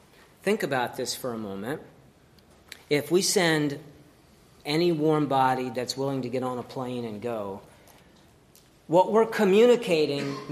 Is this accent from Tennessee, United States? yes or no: no; Virginia, United States; now in New York, United States; I grew up in Virginia, we now live in New York.